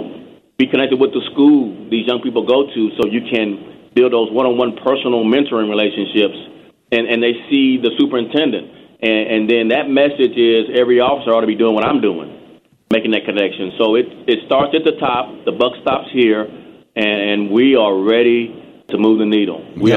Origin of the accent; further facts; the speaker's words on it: Texas, United States; It was very difficult, actually. Texas is very segregated.